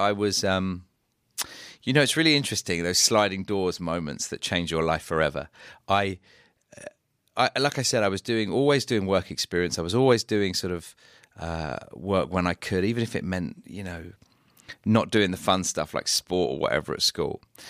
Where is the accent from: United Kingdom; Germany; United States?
United Kingdom; London; born there; Yeah, I was born in Northwest London, born into an Orthodox Jewish family.